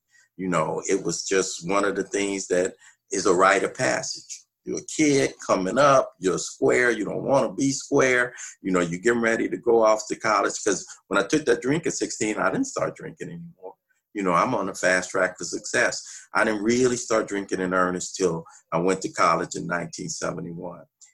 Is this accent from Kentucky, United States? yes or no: no; Los Angeles, California, United States; I grew up in South Central Los Angeles, grew up in the 60s, and I'm one of six boys.